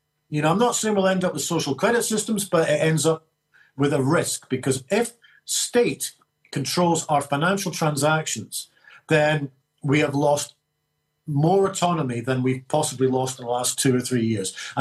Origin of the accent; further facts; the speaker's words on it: Scotland, United Kingdom; One of the great things I feel proud about being a Scot